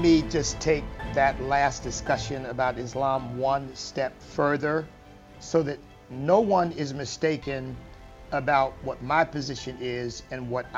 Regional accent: United States; Now, as an American, I completely support the right of Muslim people to worship the God of their choosing

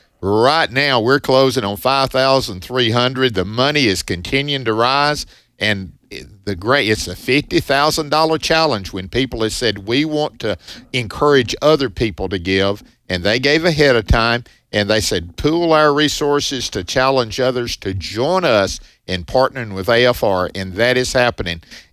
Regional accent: Mississippi, United States; And I'm from Prentice County, right over

